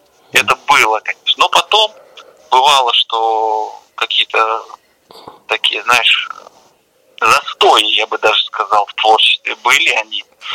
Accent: Mogilev, Mogilev Region, Belarus; Конечно, в родном городе это чаще случается

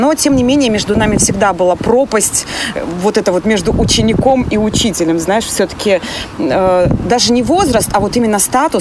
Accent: Ivatsevichy, Brest Region, Belarus; Я не из Минска, я из Ивацевичей, это городок в Брестской области.

